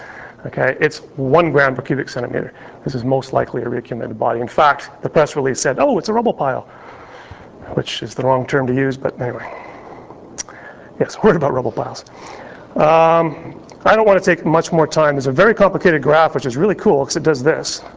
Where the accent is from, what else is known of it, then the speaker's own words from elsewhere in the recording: Canada; because I'm a Canadian